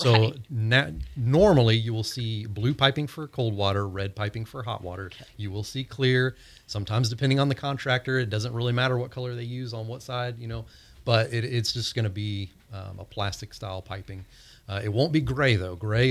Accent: Indiana, United States; now in Florida, United States; here in Florida, I know because I'm a transplant from Indiana.

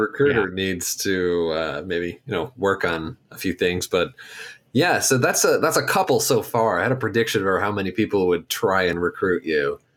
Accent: Jackson, Michigan, United States; Akai is a great fellow here in based near my hometown of Jackson, Michigan.

